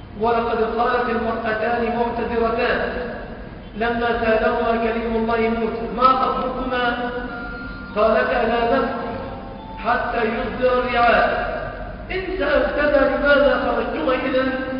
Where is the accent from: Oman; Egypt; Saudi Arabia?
Egypt; بلادنا مصر في نواحينا، ما أدري في بورسعيد